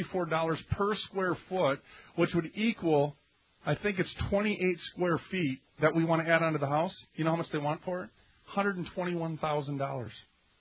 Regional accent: South Dakota, United States; I'm from South Dakota.

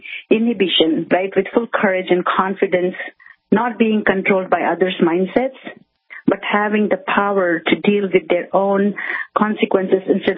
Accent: India; English is a second language; moved away as an adult; now in United States; So I come from India, and I moved to the United States when I was 21. So growing up in India, like I was like growing up in 80s, 90s India as a little child

